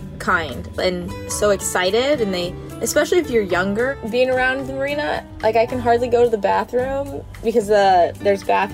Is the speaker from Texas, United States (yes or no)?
no; Idaho, United States; now in Detroit, United States; I'm a financial analyst at General Motors. Right now, I'm a sailor. I grew up in Idaho.